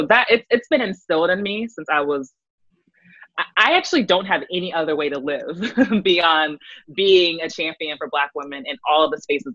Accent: Virginia, United States; So I grew up in Virginia. I'm actually here right now, sheltering in place with my family, my parents. I grew up in Virginia, daughter of a pastor.

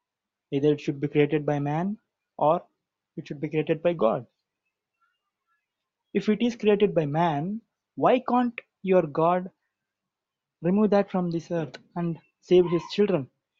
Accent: India; I'm from India.

